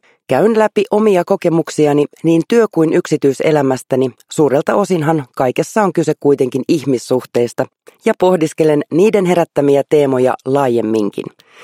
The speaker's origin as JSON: {"language": "Finnish", "town": "Helsinki", "region": "Uusimaa", "country": "Finland", "tie": "born there", "said": "Synnyin Helsingissä kätilöopistolla helmikuun 19. päivänä vuonna 1971."}